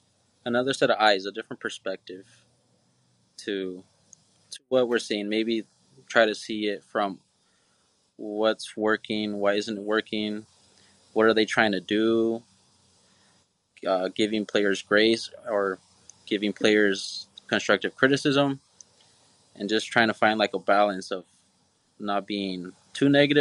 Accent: Yakima, Washington, United States; So I'm from Yakima, Washington, on the other side of the pass.

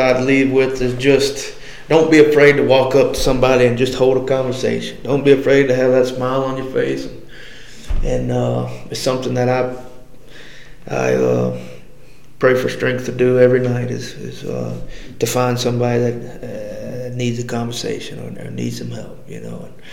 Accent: Louisiana, United States; Where I was raised in Louisiana, I was the only member in my whole school.

